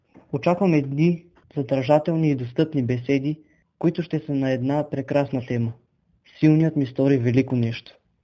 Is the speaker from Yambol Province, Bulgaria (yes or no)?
no; Belene, Pleven Province, Bulgaria; тя ще се проведе в моя роден град Белене.